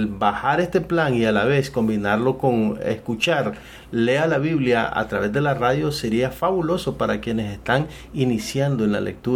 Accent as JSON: {"language": "Spanish", "country": "Nicaragua", "said": "en diferentes lugares acá en mi país, Nicaragua"}